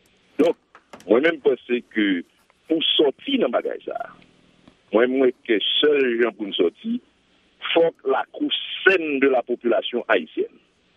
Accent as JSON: {"language": "French", "country": "Haiti", "said": "C'est pas le seul fait qu'en tant qu'haïtien, nous pas jamais qu'à choisir de monde qui a des capacités pour produire en quelque sorte une politique"}